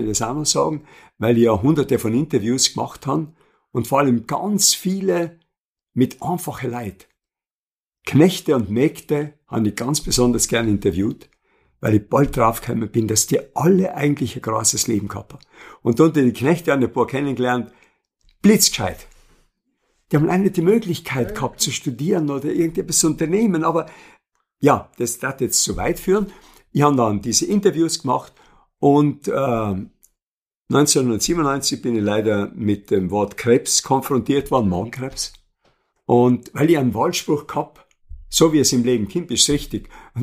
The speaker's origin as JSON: {"language": "German", "town": "Leifers", "region": "Trentino-Alto Adige", "country": "Italy", "tie": "born or raised there", "also_born_or_lived": "Austria", "said": "Ich bin 1942 in Österreich geboren, bin Optantenkind, meine Eltern sind ausgewandert, 1950 wieder zurückgekommen und Zug nach Leifers, der Vater war Leiferer."}